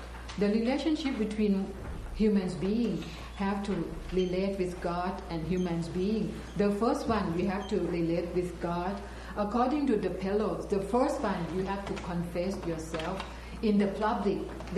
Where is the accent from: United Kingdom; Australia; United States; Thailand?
Thailand; So this is very, very important for Muslims, because my background, I came from Thailand. I stay with the Buddhist.